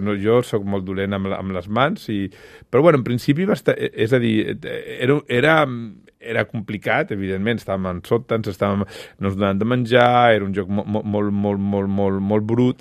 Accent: Barcelona, Catalonia, Spain; Jo soc originalment de Sarrià, però jo no em sentia bé a Sarrià

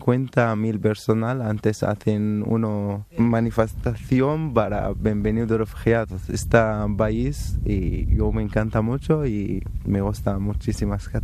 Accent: Aleppo, Aleppo Governorate, Syria; Spanish is a second language; now in Spain; Soy de Síria, de Alepo, y la situación es muy difícil en mi país. Estoy feliz en Cataluña y me gusta Cataluña. Yo vine solo y mi familia es todo en Alepo.

